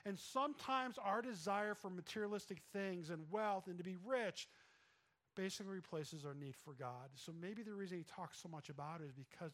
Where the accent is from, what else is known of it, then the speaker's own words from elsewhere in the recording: Vestal, New York, United States; because I grew up in Vestal, and I had to drive like down 26, like out in the boondocks to get my car washed.